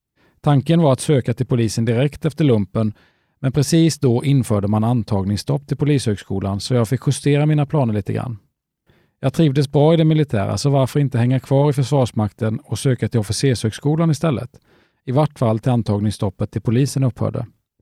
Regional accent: Nye, Jönköping County, Sweden; Jag är uppvuxen i Nye, söder om Vetlanda

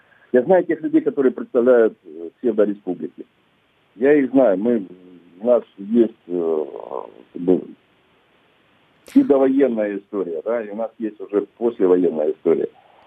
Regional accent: Krasnodon, Luhansk Oblast, Ukraine; Я родом с Краснодона, который на сегодняшний день находится на оккупированной территории.

